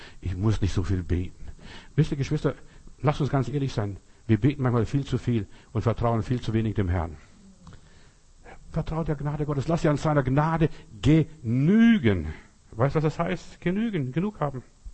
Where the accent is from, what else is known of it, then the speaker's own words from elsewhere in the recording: Heilbronn, Baden-Württemberg, Germany; Da bei uns in Heilbronn, da gibt's die Burg Weinsberg.